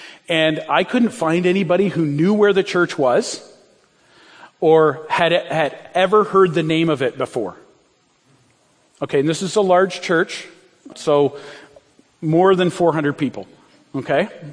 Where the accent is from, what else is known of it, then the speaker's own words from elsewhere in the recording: Brantford, Ontario, Canada; We grew up in Brantford